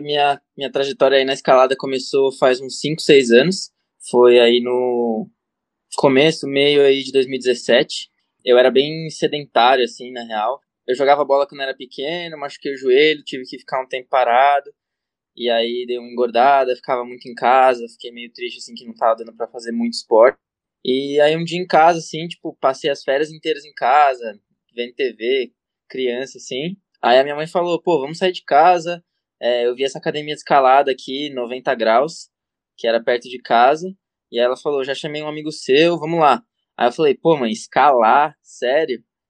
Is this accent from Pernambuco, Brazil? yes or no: no; São Paulo, Brazil; sou de São Paulo, é atleta de escalada aí